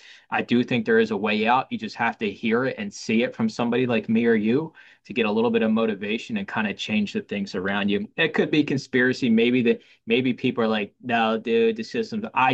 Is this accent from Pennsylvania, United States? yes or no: yes; Philadelphia, Pennsylvania, United States; growing up in Kensington, one of the worst neighborhoods in Philadelphia